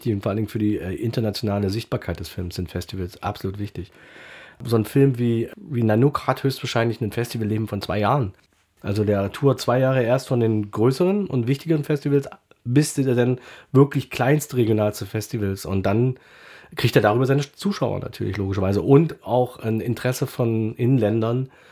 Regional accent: Magdeburg, Saxony-Anhalt, Germany; ich komme aus Magdeburg.

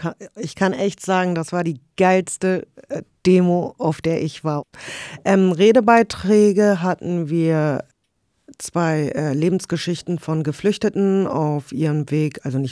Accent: Soltau, Lower Saxony, Germany; Ja, ich komme aus Soltau und ja, bin eine Stunde mit dem Auto gefahren, anderthalb

